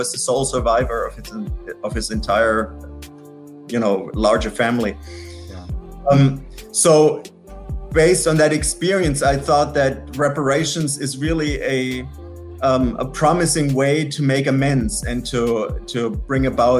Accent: Germany; English is a second language; as you can hear from my accent, that I'm originally from Germany, and I grew up with the Holocaust being talked about in every single school subject. And I always felt ashamed about being German.

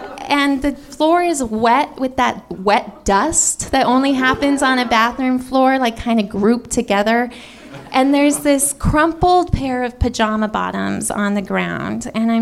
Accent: Santa Barbara, California, United States; I come from Santa Barbara, and there's this being there.

